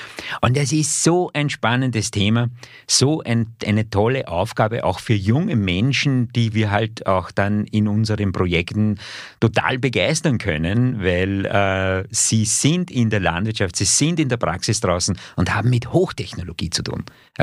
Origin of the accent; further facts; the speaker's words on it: Wieselburg, Lower Austria, Austria; mein Heimatort, mein Ort meiner Tätigkeit, meiner beruflichen Tätigkeit.